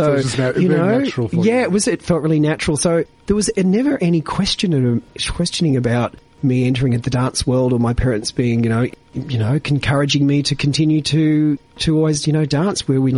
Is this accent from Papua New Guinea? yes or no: yes; Papua New Guinea; Really flamboyant and exotic upbringing in Papua New Guinea.